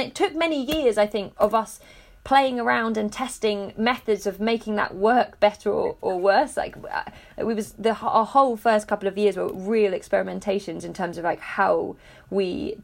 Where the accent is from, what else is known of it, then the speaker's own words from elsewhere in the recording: London, United Kingdom; So I'm from North East London, so in the borough of Haringey, which is like the next borough along from Hackney.